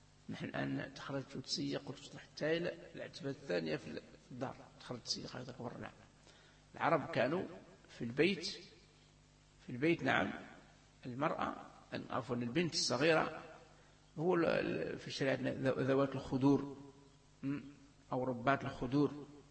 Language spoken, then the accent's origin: Arabic; Algeria; عندنا في الجزائر